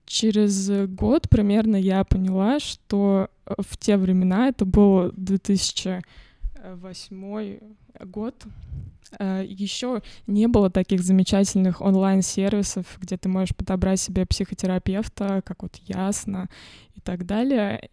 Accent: Podolsk, Moscow Oblast, Russia; Я вообще из Подмосковья, из Подольска.

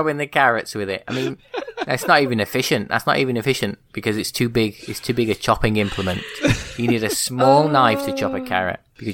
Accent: United Kingdom; Not that I've ever done that. I'm British, but, you know.

